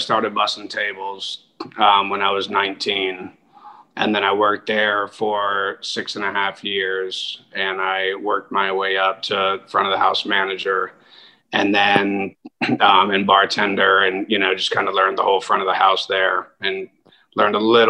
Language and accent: English; Geneva, Switzerland; we were in Geneva, which is on the French side. So I, you know, all my siblings and I all went to school in French. So we all. Family, you know, we all speak French fluently.